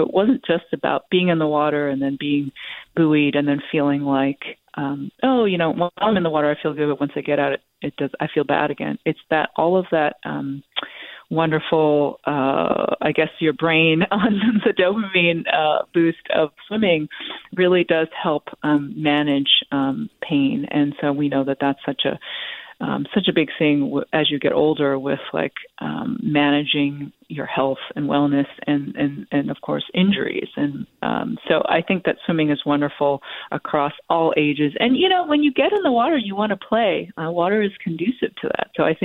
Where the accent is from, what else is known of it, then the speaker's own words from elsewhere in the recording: New York, United States; in my experience growing up in New York at Jones Beach and at the public community pool where I grew up swimming